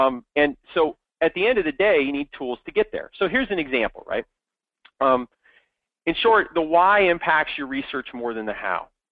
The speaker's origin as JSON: {"language": "English", "region": "Midwest", "country": "United States", "tie": "born or raised there", "said": "I grew up in the Midwest, and I coach my kids' teams. I now live on the West Coast."}